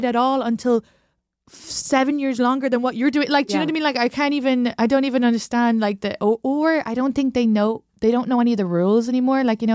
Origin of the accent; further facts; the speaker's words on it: Ireland; They were like, we're from Ireland too. And I was like, yeah, but like, I'm from the modern one, you know